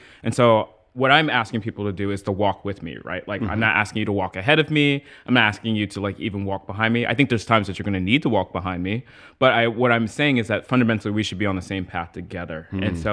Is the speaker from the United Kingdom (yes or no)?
no; Trenton, New Jersey, United States; I grew up in Trenton. We moved. My mom moved us, my younger sister and I, over into Ewing Township, which was like a suburb of Trenton.